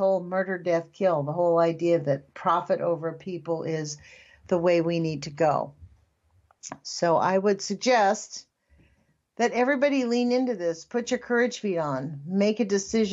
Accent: United States; I have to say, as an American, it hurts to realize that we have a government built up

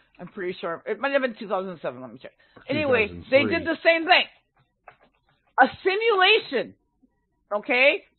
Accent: Minneapolis, Minnesota, United States; I'm from Minnesota, dude. I'm from Minneapolis, which is right next door to St. Paul, dude.

